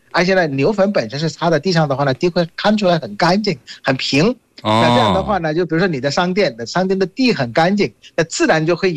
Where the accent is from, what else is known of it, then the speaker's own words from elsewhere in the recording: Bangladesh; Chinese is a second language; 我是来自于孟加拉国的